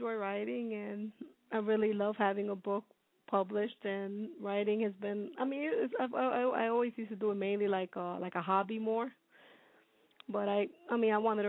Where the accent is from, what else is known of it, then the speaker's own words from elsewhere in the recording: New York City, New York, United States; Well, yeah, I grew up in East New York, so a lot of, I mean, some of the book began in the area that was like East New York, like the neighborhood I grew up in.